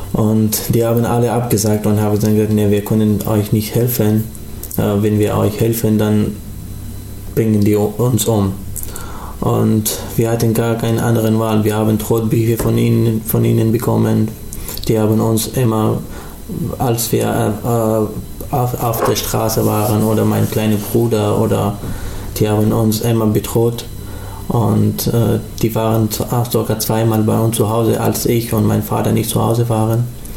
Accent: Afghanistan; German is a second language; now in Ulm, Germany; ich komme aus Afghanistan. Ich wohne jetzt endlich in Ulm, Hasslerstraße

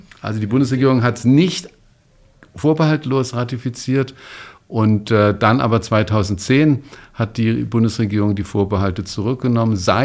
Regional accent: Freiburg, Baden-Württemberg, Germany; Das war Baden-Württemberg. Ich bin in Freiburg zur Schule gegangen.

